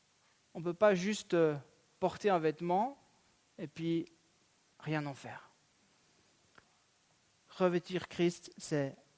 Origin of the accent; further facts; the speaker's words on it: Switzerland; Je suis suisse.